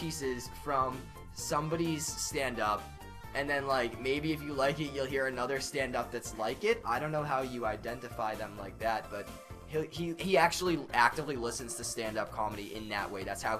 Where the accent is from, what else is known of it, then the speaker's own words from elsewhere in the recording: Massachusetts, United States; We're from Massachusetts, Central Mass. Like, everybody skis around here.